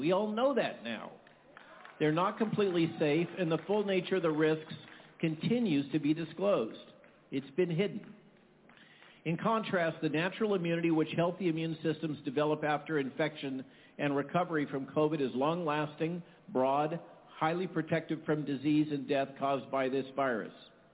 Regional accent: Goleta, California, United States; also born or lived in Palo Alto, United States; I was born in Palo Alto, raised in Goleta, California. But when I returned to my birth state, I hardly recognize it.

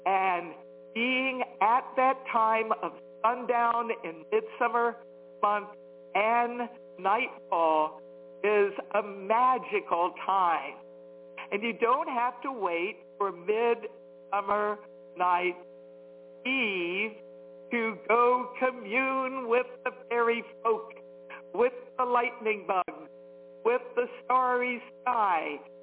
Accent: Washington, District of Columbia, United States; Washington, D.C. metro area is my hometown.

